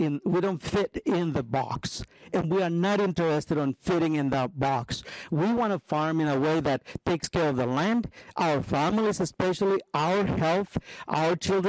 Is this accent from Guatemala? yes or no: yes; Guatemala; now in Northfield, United States; First of all, I'm from Guatemala. I'm a first-generation immigrant. I live in Northfield, Minnesota